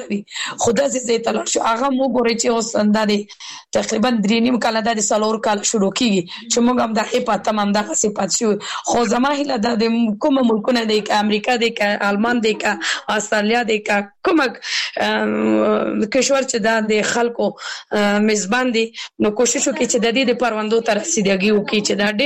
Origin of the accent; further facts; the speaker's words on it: Kabul, Afghanistan; moved away; زه اوس بل ولایت کې سیګم زه خپل د کابل ولایت نه یم